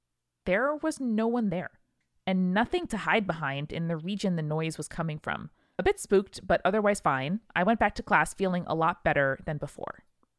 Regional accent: Hibbing, Minnesota, United States; I grew up in Hibbing, Minnesota, a small struggling mining town famous for two things … its historic high school.

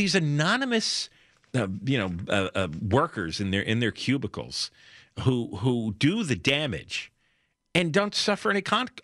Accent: New Jersey, United States; I mean, I grew up in New Jersey, and guys were dropping dead everywhere.

